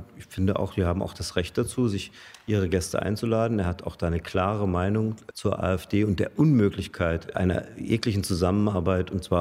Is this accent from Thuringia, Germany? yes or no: no; Görlitz, Saxony, Germany; Görlitz ist meine Heimat. Da bin ich geboren, da bin ich aufgewachsen. Dort bin ich so oft wie nirgendwo.